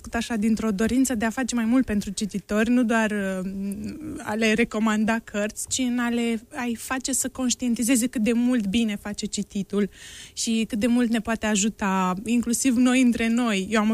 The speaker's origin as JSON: {"language": "Romanian", "country": "Moldova", "lives_now": "Iași, Romania", "said": "când am venit la Iași, că vin din Moldova, din Republica Moldova"}